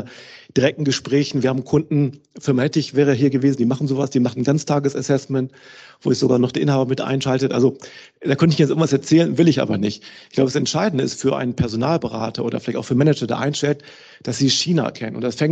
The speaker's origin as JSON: {"language": "German", "region": "Rhineland", "country": "Germany", "said": "Also ich bin Rheinländer, ne?"}